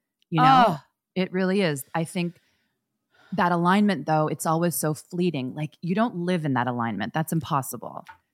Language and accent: English; Toronto, Ontario, Canada; I'm from Toronto, and I was raised by hundreds of people who probably didn't know they were raising me, but they became my village, my family.